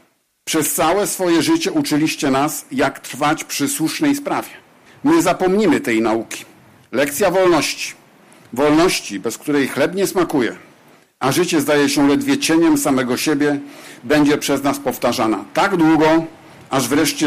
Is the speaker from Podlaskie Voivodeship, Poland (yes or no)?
no; Poznań, Greater Poland Voivodeship, Poland; my, poznaniacy.